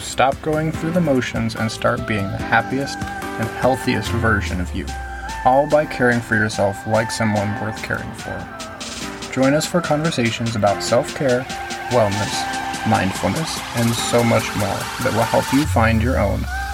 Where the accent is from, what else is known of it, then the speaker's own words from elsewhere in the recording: Texas, United States; also born or lived in Louisiana; Well, yeah, but that's like, I'm not from Texas on a technicality. Like it doesn't really count. I will still say I'm from Texas, but only because Cajun is like the south of the south.